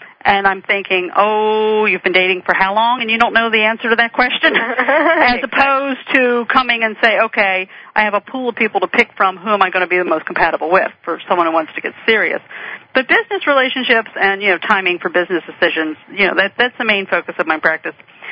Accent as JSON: {"language": "English", "region": "Maryland", "country": "United States", "said": "I am from Southern Maryland, and I am cursed forever with, you know, I have this limited speech ability, which is not bad."}